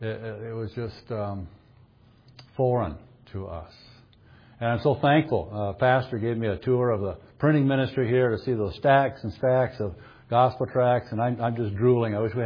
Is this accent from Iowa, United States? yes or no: yes; Iowa, United States; I want to share briefly a burden that I have for my home state of Iowa.